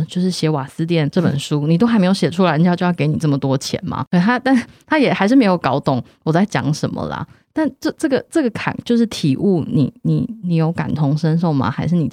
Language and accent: Chinese; Yilan County, Taiwan; 因为我本身是宜兰人，然后父亲又是做瓦斯的工作